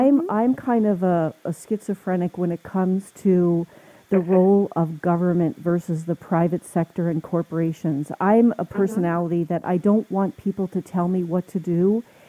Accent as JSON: {"language": "English", "region": "New Jersey", "country": "United States", "tie": "born or raised there", "said": "I grew up in New Jersey, and I remember literally we could have walked across the Hudson River"}